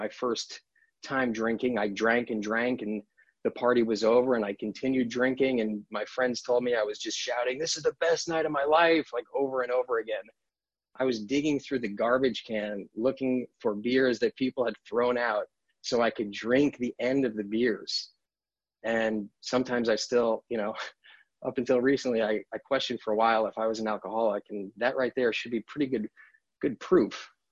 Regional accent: New York, United States; So I grew up in New York, had a good family.

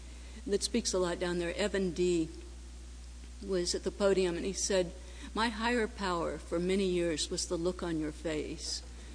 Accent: Ohio, United States; I talked about growing up in Ohio and being misunderstood, a lot of bad breaks and misunderstandings.

